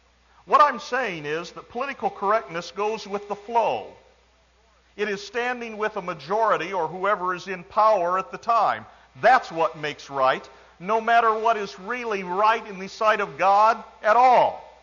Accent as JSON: {"language": "English", "town": "South Bend", "region": "Indiana", "country": "United States", "tie": "born or raised there", "said": "I was in my hometown of South Bend, Indiana, just a few weeks ago"}